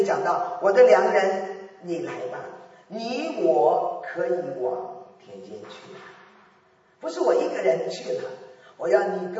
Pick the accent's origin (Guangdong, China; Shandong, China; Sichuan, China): Shandong, China; 我记得是山东了，我就很兴奋，因为我是山东人，我就到了山东。